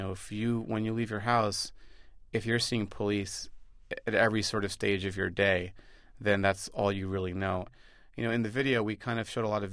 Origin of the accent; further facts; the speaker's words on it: Bronx, New York, United States; So I had other run-ins with the police and other issues growing up in the Bronx with police